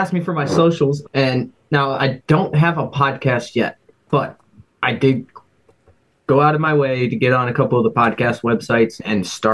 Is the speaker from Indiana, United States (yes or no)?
no; Kent, Ohio, United States; As a child growing up in Kent, Ohio, you know, I was in a part of a very rich family.